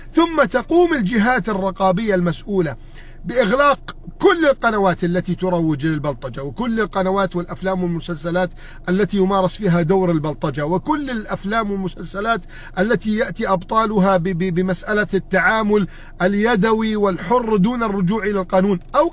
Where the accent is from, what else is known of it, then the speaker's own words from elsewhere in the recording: Egypt; بلدنا مصر